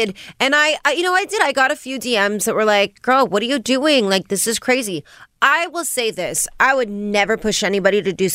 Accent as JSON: {"language": "English", "town": "Las Vegas", "region": "Nevada", "country": "United States", "said": "But from the city that I came from Las Vegas"}